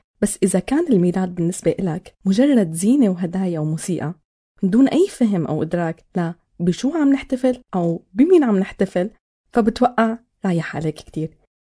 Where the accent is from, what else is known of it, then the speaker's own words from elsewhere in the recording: Syria; فبواقعنا كسوريين أكيد في تعب، في ألم، في فقدان وضغط يومي